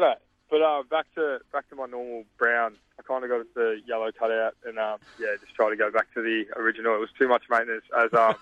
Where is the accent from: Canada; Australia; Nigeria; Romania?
Australia; Melbourne, Victoria; So I grew up in Melbourne. I didn't head back there as I usually do.